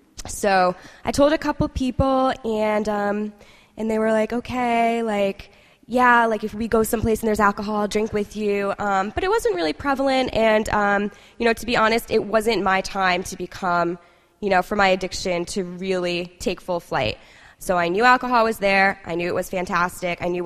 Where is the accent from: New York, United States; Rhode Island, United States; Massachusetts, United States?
Rhode Island, United States; We come back home. I grew up in Rhode Island.